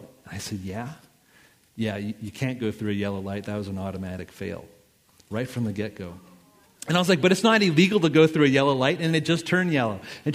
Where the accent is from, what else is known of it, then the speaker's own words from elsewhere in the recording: Montreal, Quebec, Canada; So I'm from Montreal. Montreal's a big city. It's an island.